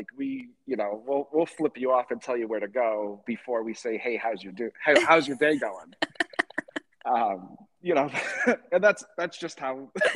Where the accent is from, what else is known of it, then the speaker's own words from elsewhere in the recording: New England, United States; I grew up in New England